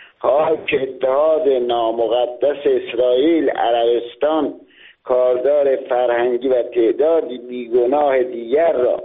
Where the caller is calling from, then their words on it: Qom, Iran; از قم هستم.